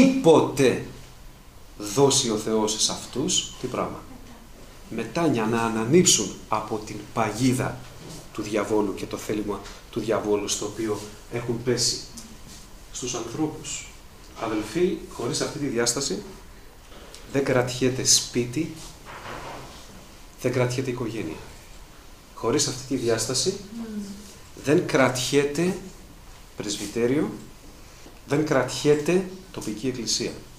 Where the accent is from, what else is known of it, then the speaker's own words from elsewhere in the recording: Piraeus, Attica, Greece; που εγώ μεγάλωσα στον Πειραιά, στο λιμάνι, στο Τριχολίμανο κοντά